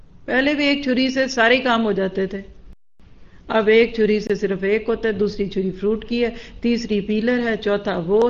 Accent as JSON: {"language": "Hindi", "country": "Pakistan", "said": "waste में जितने हम पाकिस्तानी लोग रहते हैं"}